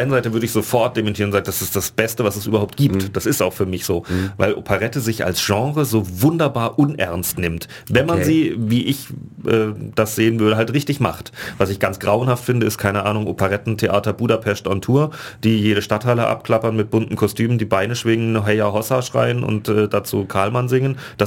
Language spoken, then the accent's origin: German; Lörrach, Baden-Württemberg, Germany; also born or lived in Schopfheim; Also ich bin zwar in Schopfheim geboren, aufgewachsen bin ich aber in Lörrach. Das bedeutet direkte Nachbarschaft zu Basel.